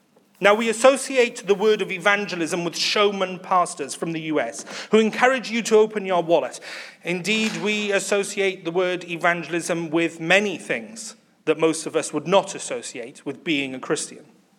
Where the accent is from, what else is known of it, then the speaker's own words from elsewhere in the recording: Wales, United Kingdom; And being Welsh, it just sits quite well.